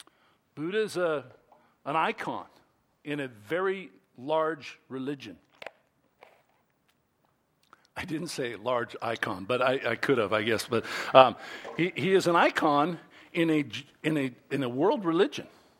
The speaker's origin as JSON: {"language": "English", "town": "Torrance", "region": "California", "country": "United States", "tie": "born or raised there", "also_born_or_lived": "Oregon", "said": "I was born in Torrance, you know. Lived in California most of my life, in Oregon."}